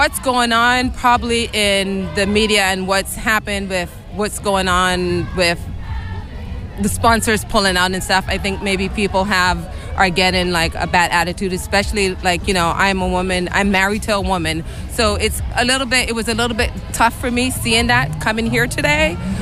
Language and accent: English; Boston, Massachusetts, United States; I'm from here, Boston.